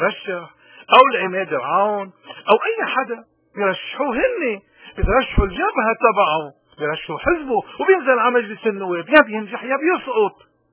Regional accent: Lebanon; نحن هيدا رأينا الشخصي ورأينا نحن كلبنانيين، مفروض يحترم، لانه اللبناني اذا في شيء بيميزه بالمنطقة هو حرية رأيه. ونحن الموارنة، نحن ملح لبنان

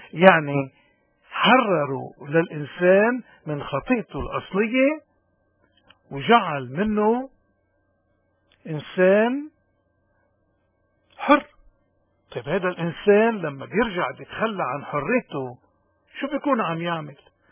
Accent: Lebanon; عنوان التعليق اللي بيتناول علة من عللنا كلبنانيين

